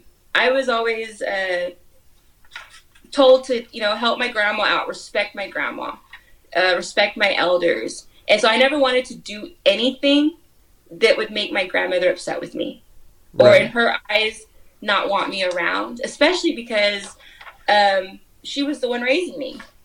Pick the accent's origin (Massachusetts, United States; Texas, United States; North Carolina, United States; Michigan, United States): Texas, United States; Brady; my grandfather came from Spain. And, you know, I was born and raised in Brady. I'm going to die in Brady. I'm never going to leave Brady.